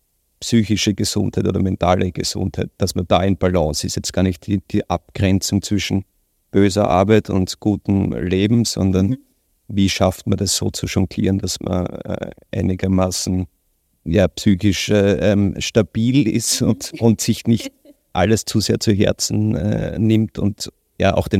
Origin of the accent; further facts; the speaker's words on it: Styria, Austria; Das wäre zum Beispiel ein Wort, das ich noch kann als Steirer, wo ich mir das Wienerische noch nicht